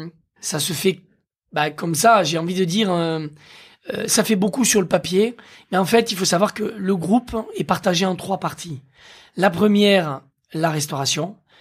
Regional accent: Occitanie, France; Et comme j'ai grandi dans l'Aveyron, c'était très important ces valeurs familiales

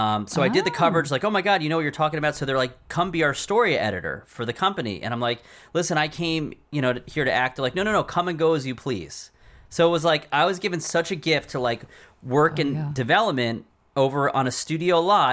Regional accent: New Jersey, United States; Growing up in New Jersey, like I idolized New York City.

